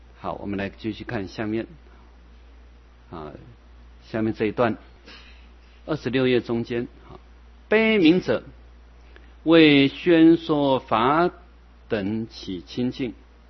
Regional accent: Xindian, New Taipei, Taiwan; 我们出生在像我呢是等于是说台北县人的，像我住在俗家住新店

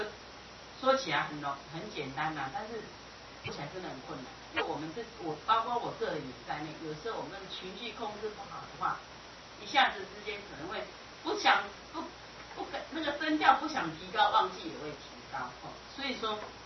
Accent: Taiwan; 我想我们台湾人很快就会成为一个国际化的话

